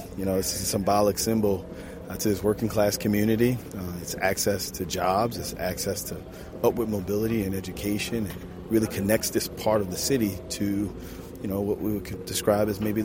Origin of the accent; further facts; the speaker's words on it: Baltimore, Maryland, United States; You know, I'm born and raised in Baltimore. I've gone over that bridge 1,000 times